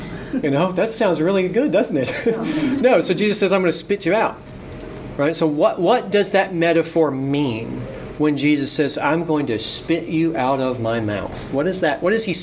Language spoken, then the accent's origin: English; the South, United States; at least in my background growing up in the South